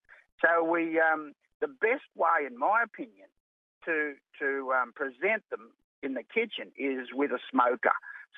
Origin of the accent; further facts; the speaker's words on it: Tweed Heads, New South Wales, Australia; when I was growing up in Tweed Heads.